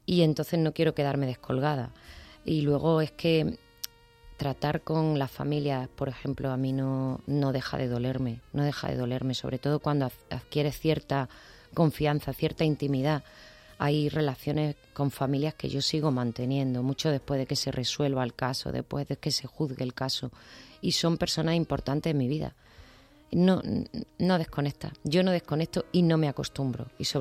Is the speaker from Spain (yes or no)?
yes; Andalusia, Spain; now in Madrid, Spain; Yo soy muy andaluza, profundamente andaluza, y ejerzo de tal. No hay más que escuchar mi acento después de 24 años. Qué poquito de Madrid tiene todavía, ¿no?